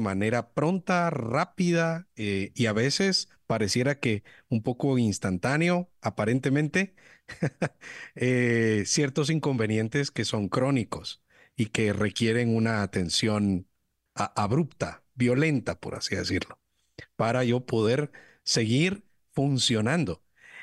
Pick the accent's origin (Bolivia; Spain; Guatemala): Guatemala; vengo ejerciendo esta profesión en un lugar como nuestro país, como Guatemala.